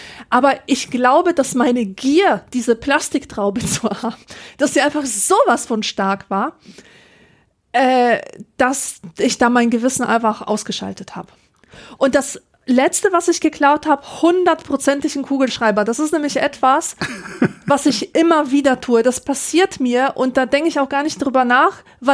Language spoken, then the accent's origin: German; Poland; Ich als Polin verstehe.